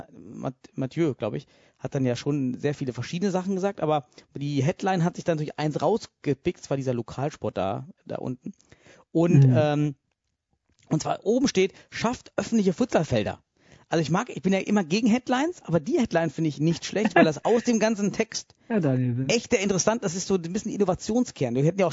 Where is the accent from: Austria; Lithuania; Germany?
Germany; Suhl, Thuringia; ich bin ja in einem Neubaugebiet aufgewachsen in Suhl.